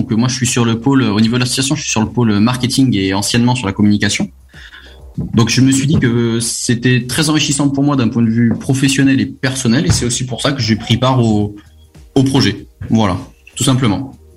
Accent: Limoges, Nouvelle-Aquitaine, France; je suis de Limoges, donc rien à voir avec Angoulême.

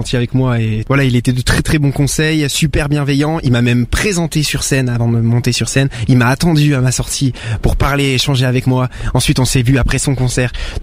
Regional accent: Grand Est, France; Je viens des Vosges. À la base.

